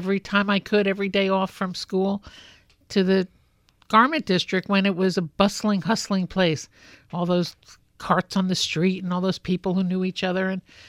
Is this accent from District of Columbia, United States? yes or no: no; Brooklyn, New York, United States; I grew up in Brooklyn.